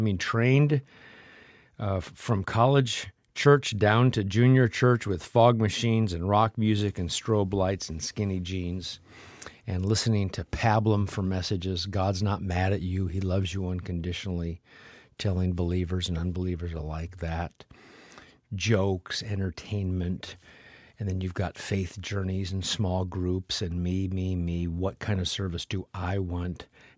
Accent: Nebraska, United States; I should, because he's a senator from my home state of Nebraska.

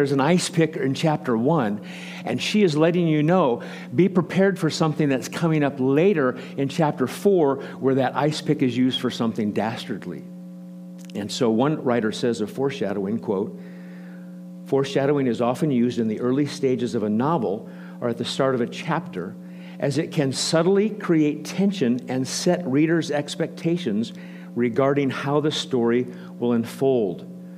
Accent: Nebraska, United States; When I grew up in Nebraska, it was, and the older folks here will know the detective shows, we grew up with Mannix and Beretta.

